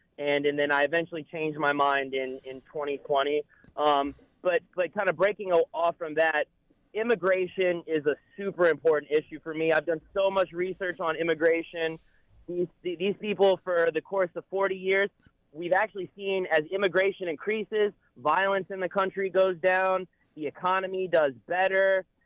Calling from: Maryland, United States; I'm calling from Maryland.

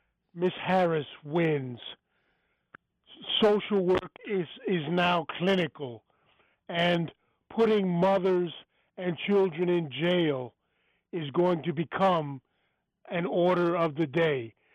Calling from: Germany; calling you long distance from Germany, brother.

